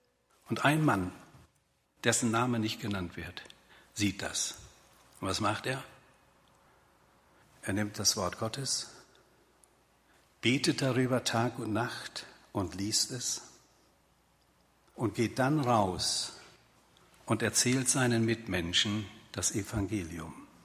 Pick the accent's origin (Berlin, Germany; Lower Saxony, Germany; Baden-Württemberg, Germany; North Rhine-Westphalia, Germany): North Rhine-Westphalia, Germany; Dünne; das liegt so 6 Kilometer nördlich von Bünde. Das war so mein Heimatort, da bin ich als Kind und als Jugendlicher aufgewachsen. Dünne in Westfalen.